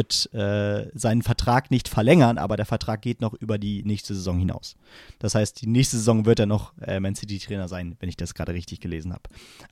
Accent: Hesse, Germany; Also natürlich leichte Sympathien für als Hesse für Wiesbaden

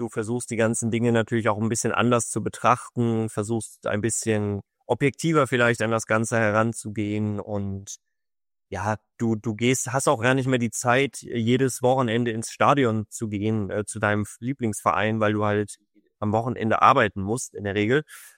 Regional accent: Düsseldorf, North Rhine-Westphalia, Germany; Ich bin gebürtiger Düsseldorfer. Meine Familie kommt dort her. Mein Vater lebt noch immer dort.

